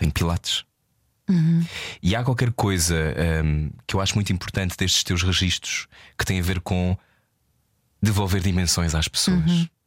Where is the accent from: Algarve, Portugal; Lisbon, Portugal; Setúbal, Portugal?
Lisbon, Portugal; sendo um rapaz do Ocidente, nascido e criado em Lisboa.